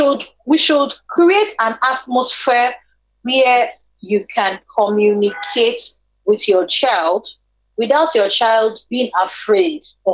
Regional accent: Nigeria; because I'm a Nigerian mother, sometimes do I shout?

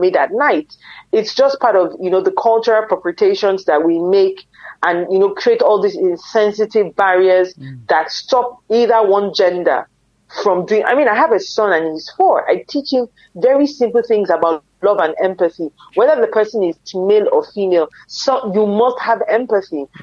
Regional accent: Nigeria; For me, I'm Nigerian first before being female.

